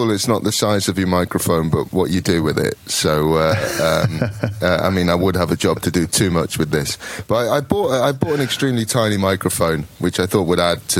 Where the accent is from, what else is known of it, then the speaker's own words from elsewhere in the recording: Nottingham, East Midlands, United Kingdom; Maybe it's a Midlands thing, I'm from Nottingham